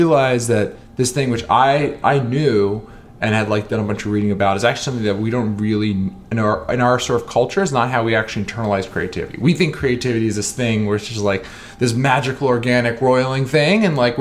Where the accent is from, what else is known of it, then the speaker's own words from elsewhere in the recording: New Jersey, United States; I'm a kid from New Jersey, and I get frustrated.